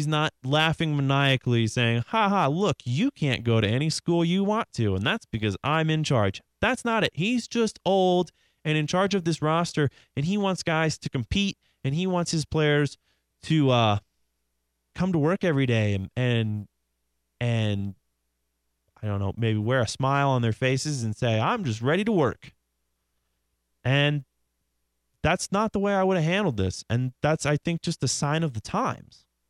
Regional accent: Kansas City, United States; So I grew up under the influence of a lot of K-State fans growing up in Kansas City.

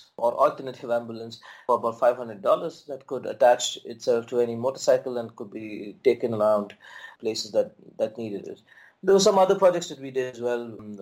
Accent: Mumbai, Maharashtra, India; also born or lived in Vellore / Bangalore; I'm a kid from Mumbai. I was born and brought up there and lived all through my school life in Mumbai before moving to college in Vellore for an engineering degree, of course.

